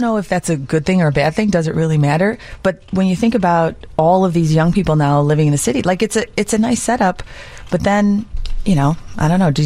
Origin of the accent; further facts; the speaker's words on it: Chicago, Illinois, United States; born there; I was born in Roseland